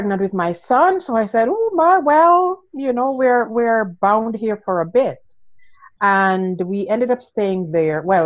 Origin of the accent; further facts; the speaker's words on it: Jamaica; moved away as an adult; now in Canada; I'm originally from Jamaica.